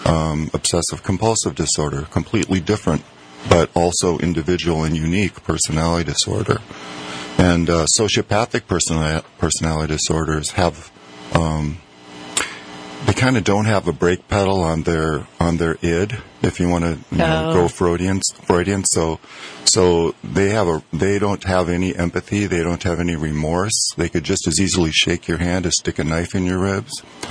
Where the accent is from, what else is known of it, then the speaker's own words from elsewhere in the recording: Minnesota, United States; Yes, I grew up in Minnesota, Minneapolis suburb, and graduated from high school in 74, and then graduated from St. Olaf in 78.